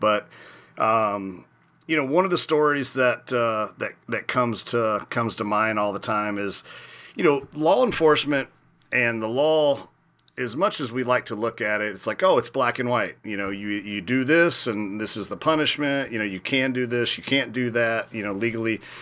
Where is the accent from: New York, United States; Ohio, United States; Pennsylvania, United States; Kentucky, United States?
Kentucky, United States; But I grew up in Kentucky, and honestly, growing up as a kid, we didn't even have whitetails. I'm 46 years old. So when I was a teenager, we didn't even have whitetails in central Kentucky.